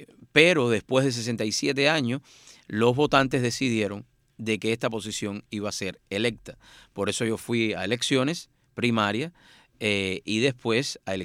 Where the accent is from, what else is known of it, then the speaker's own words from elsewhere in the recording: Madruga, Mayabeque, Cuba; also born or lived in Güines; now in United States; de Cuba, como en mi caso, buscando libertad en los Estados Unidos de América. Yo era un niño, un joven, me crié en Madruga, nací en Guine